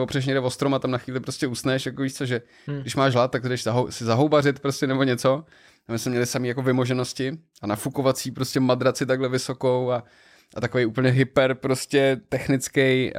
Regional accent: Liberec Region, Czechia; já jsem z Podještědí.

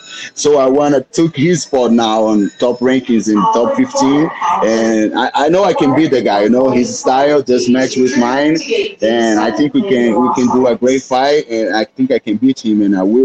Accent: Brazil; English is a second language; I'm the first one of my hometown that got into UFC, you know, so it's something really big to them, you know, like they feel represented.

